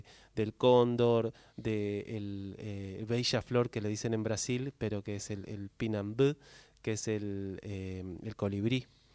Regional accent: Resistencia, Chaco, Argentina; moved away as an adult; Yo nací en Resistencia, Chaco. Me crié ahí, estuve hasta los 18 años en Resistencia. Tengo toda mi familia allá.

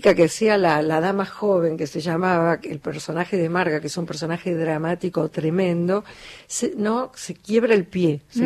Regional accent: Pinamar, Buenos Aires Province, Argentina; Yo cuando era chica en Pinamar teníamos un grupito de nada, que hacíamos folclore

